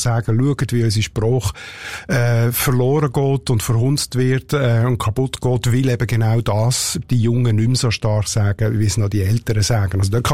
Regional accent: Northwestern Switzerland, Switzerland; Aber nördlich geht das weiter bis in die Gegend, wo ich herkomme, also bis Nordwestschweiz

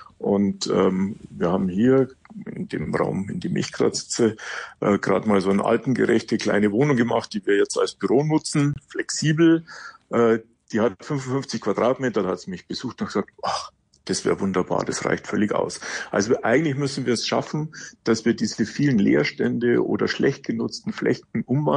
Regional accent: Munich, Bavaria, Germany; Ich bin ja aus München

